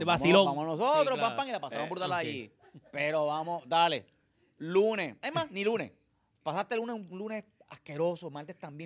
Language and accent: Spanish; San Juan, Puerto Rico; Aquí en Puerto Rico, nací en Puerto Rico.